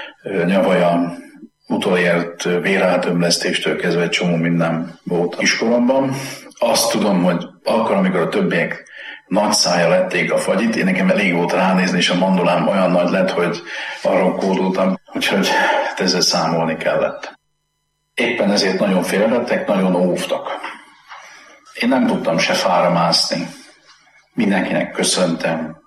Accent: Zalaudvarnok, Zala, Hungary; also born or lived in Zalaszentgrót; Én rendes paraszti származású ember vagyok. Szülővárosom Zalaszengrót, mert csak ott volt szülő otthon, de én Zalaudvarnakon nőttem föl, és azt a helyet tartom szülőfalunknak.

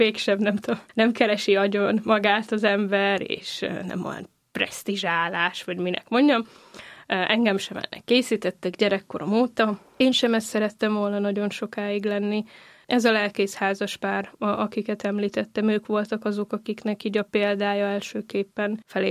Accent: Mukachevo, Zakarpattia Oblast, Ukraine; now in Hungary; Kárpátaljáról jöttem, ezt mindig el szoktam mondani, Munkácsról. Lelkész vagyok, ez is mindig fontos, református lelkipásztor.

